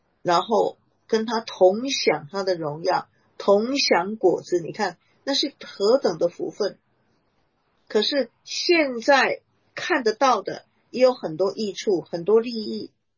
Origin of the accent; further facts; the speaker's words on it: China; 有时候觉得哎呀跟我们中国人好像犹太人怎么样哈